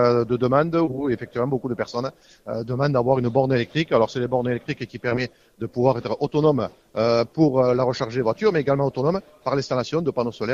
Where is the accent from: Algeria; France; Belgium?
France; Gruissan, Occitanie; moi je suis natif de Grussin, on sait très bien ce que fait le marin, le sable et tout ça